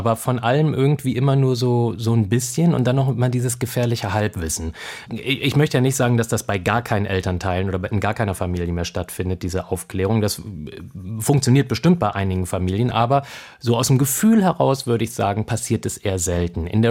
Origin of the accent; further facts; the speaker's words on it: Wolfsburg, Lower Saxony, Germany; also ich komme aus Wolfsburg, die mit den Autos